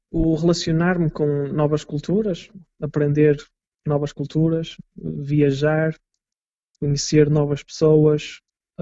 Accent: Portugal; moved away as an adult; now in Reykjavík, Iceland; É o que nos define também como portugueses.

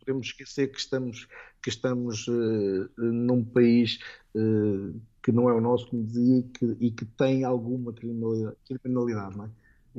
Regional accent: Portugal; now in Angola; eu recordo no primeiro dia que saí de Portugal, uma das coisas que eu disse à minha mãe foi

